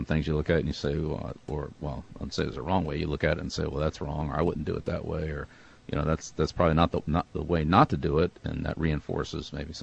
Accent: Annapolis, Maryland, United States; I grew up in Annapolis with the Navy coaches.

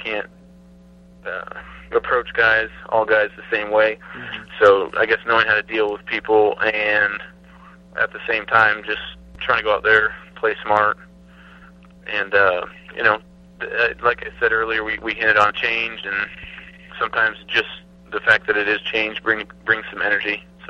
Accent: Arizona, United States; growing up in Arizona, I never realized that Harvard had a football team.

